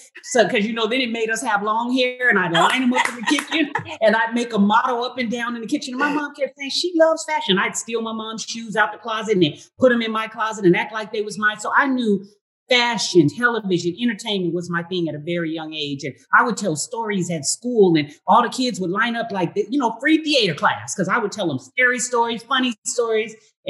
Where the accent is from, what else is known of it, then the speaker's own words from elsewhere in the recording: Seattle, Washington, United States; I'm from Seattle, Washington.